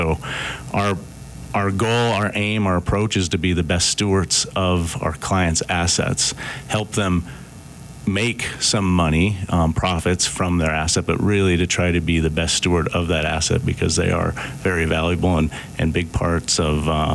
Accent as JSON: {"language": "English", "town": "Park City", "region": "Utah", "country": "United States", "tie": "born or raised there", "said": "I grew up here in Park City, 74, all the way through the public high school system, through Go Miners, 93"}